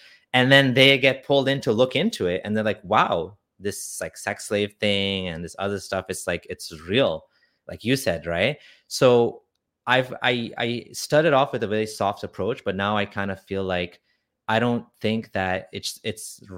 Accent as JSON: {"language": "English", "country": "Kenya", "said": "And I'm from Kenya, so there's a lot of boilers from Kenya."}